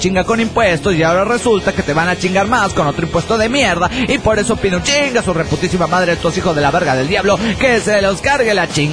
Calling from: Monterrey, Nuevo León, Mexico; de Monterrey.

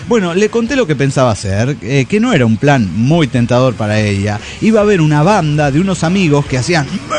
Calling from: Tierra del Fuego, Argentina; de Tierra del Fuego.

